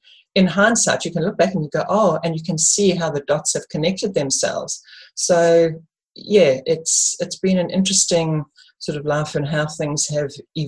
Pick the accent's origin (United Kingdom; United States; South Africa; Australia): South Africa; I grew up in South Africa